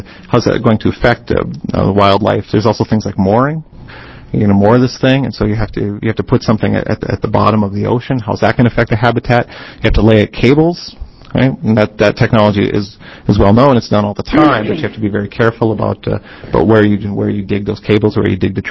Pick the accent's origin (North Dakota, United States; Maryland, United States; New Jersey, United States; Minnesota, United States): North Dakota, United States; I'm from North Dakota. North Dakota's windy as heck.